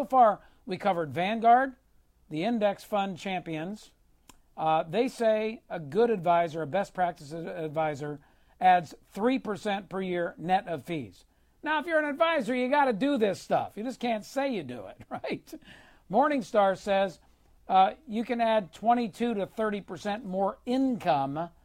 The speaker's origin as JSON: {"language": "English", "town": "Philadelphia", "region": "Pennsylvania", "country": "United States", "tie": "born or raised there", "said": "Because I grew up in South Philadelphia in an Italian family."}